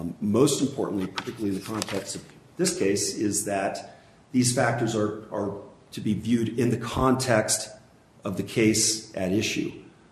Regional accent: Huntsville, Utah, United States; Or I'm from Huntsville, Utah.

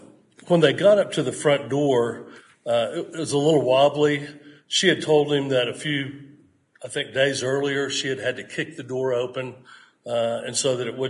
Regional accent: Tulsa, Oklahoma, United States; I'm attorney from Tulsa, Oklahoma

